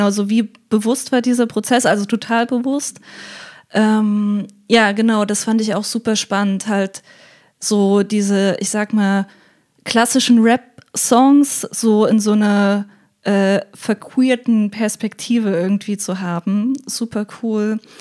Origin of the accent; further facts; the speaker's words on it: Weimar, Thuringia, Germany; Ich komme aus Weimar, das ist so eine kleine Stadt in Thüringen.